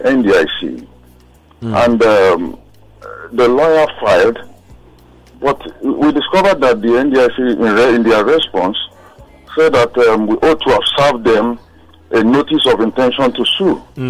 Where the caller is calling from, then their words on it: Ireland; from Ireland.